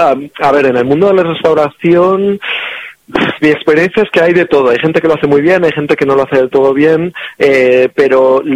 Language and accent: Spanish; Spain; como mi socio es francés, yo soy, bueno, español, pero está bastante fuera y tal